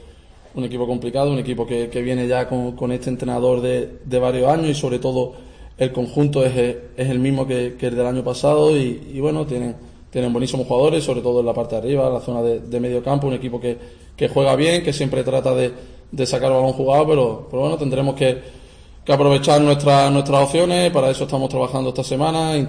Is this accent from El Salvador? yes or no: no; Málaga, Andalusia, Spain; es la que yo conozco como malagueño y como jugador, que también he sido aficionado y he ido muchísimos años al estadio como aficionado.